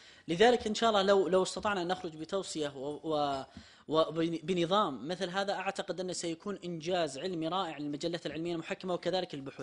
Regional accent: Saudi Arabia; عندنا في السعودية

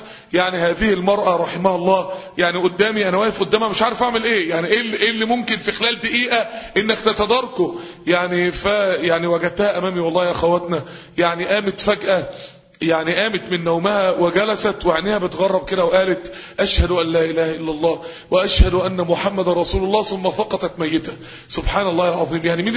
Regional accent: Mansoura, Dakahlia, Egypt; ماتت وهي ساجدة وهي حضن المصحف عندنا في المنصورة

